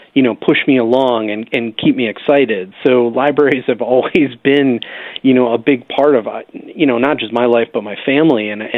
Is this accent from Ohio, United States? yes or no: no; Eau Claire, Wisconsin, United States; when I was a boy growing up in Eau Claire